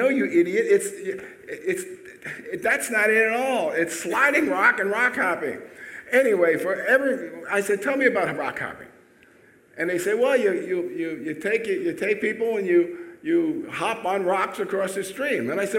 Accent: Manhattan, New York, United States; I'm from Manhattan.

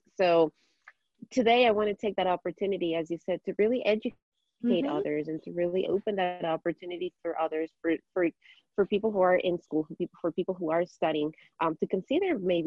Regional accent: Ecuador; I'm from Ecuador

